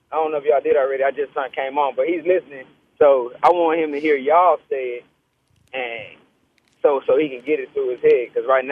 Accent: Houston, Texas, United States; I mean, not really, but I'm from Houston, and Houston stands around

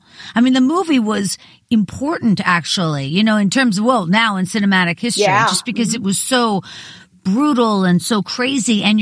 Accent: Pittsburgh, Pennsylvania, United States; I'm from Pittsburgh.

